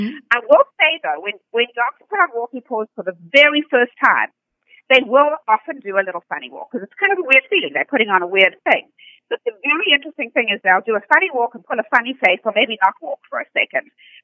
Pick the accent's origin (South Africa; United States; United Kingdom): South Africa; when I was brought up in South Africa, my mother was my late mom was a very famous fashion designer in South Africa. So I was brought up in the fashion world and exposed to all of that.